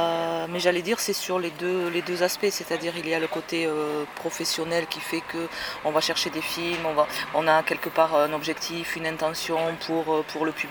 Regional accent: Occitanie, France; Alors, on vient du Tarn-et-Garonne.

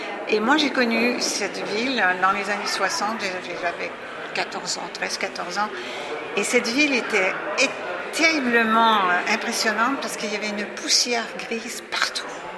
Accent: Quebec, Canada; parce que je suis québécoise

